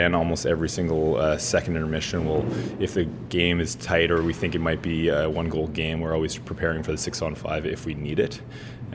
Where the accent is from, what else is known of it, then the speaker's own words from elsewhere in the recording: Canada; I'm a proud Canadian, and I always love to see Hockey Canada do well.